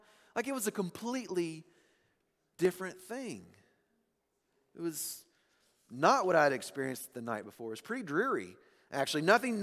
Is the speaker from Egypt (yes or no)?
no; the South, United States; I grew up in the South, so you got to deal with my...